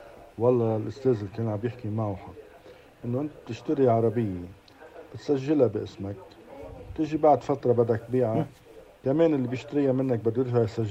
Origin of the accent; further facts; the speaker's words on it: Lebanon; بس هيدي الموجود عندنا بلبنان